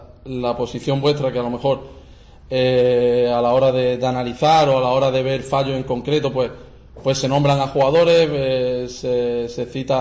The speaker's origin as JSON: {"language": "Spanish", "town": "Málaga", "region": "Andalusia", "country": "Spain", "said": "es la que yo conozco como malagueño y como jugador, que también he sido aficionado y he ido muchísimos años al estadio como aficionado."}